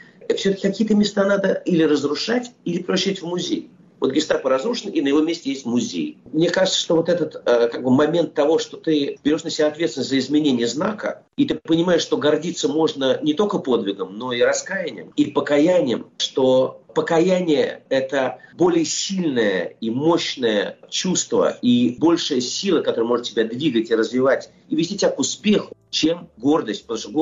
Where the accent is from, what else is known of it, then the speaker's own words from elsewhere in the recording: Russia; moved away; Я бы вырос в России, прожил там все-таки очень много лет своей жизни.